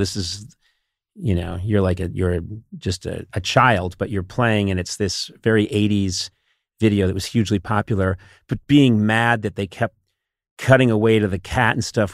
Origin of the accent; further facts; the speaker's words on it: Boston, Massachusetts, United States; Yeah, I'm from Boston. God knows what they think I am.